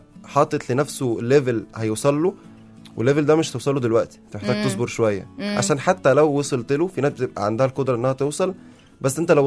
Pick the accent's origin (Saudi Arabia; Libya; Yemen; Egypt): Egypt; فبحس دي عادة عندنا في مصر منتشرة شوية.